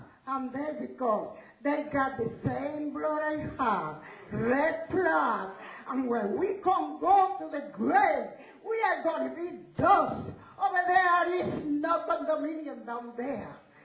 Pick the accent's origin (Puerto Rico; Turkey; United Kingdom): Puerto Rico; English is a second language; moved away as an adult; When I came from Puerto Rico, I was 23 years old. And now I'm 78, but I call myself, I'm 70 years old.